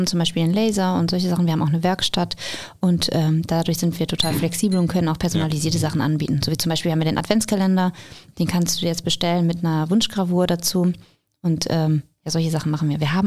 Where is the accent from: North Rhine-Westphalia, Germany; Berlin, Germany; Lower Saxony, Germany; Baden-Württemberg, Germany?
North Rhine-Westphalia, Germany; Wir kommen aus dem Münsterland, da ist man einfach total bodenständig und so sind wir auch.